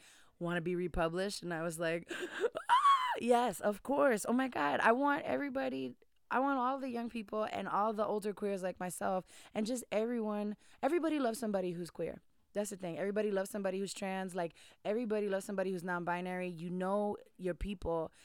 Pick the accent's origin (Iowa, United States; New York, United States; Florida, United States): New York, United States; New York City; Like, I'm from the Bronx. I'd never known what it was to be a hippie, anything.